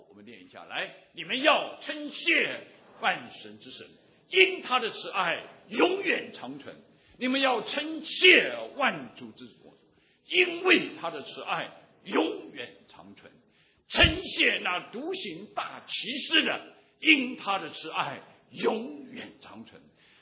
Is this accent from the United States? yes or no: no; China; 因为我们中国人都知道自古文人相亲自古就是这样。